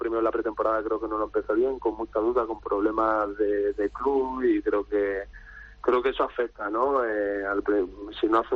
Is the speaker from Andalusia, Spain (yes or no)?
yes; Málaga, Andalusia, Spain; Soy malagueño y llevo el sentimiento por dentro.